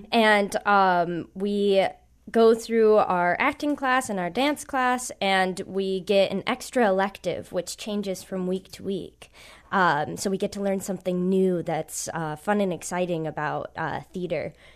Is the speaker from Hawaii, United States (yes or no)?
no; East Grand Rapids, Michigan, United States; Yeah, I'm from East Grand Rapids